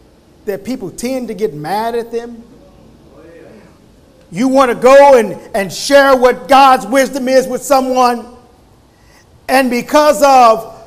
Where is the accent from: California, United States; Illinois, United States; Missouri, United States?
Missouri, United States; St. Louis; I thought about where I'm from. And I'm from St. Louis. So here in St. Louis, when you hear that word, it can be, what do you want me to do?